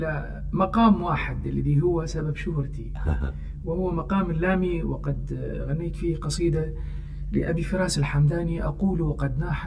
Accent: Iraq; إحنا عندنا في العراق ثلاثة أنواع للغناء.

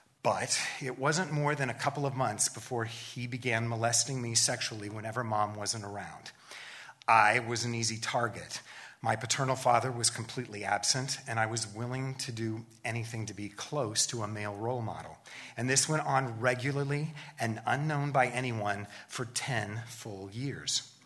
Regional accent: Wichita, Kansas, United States; I grew up in Wichita, Kansas, and I'm the eldest of three boys my mother and father produced in less than 3 years.

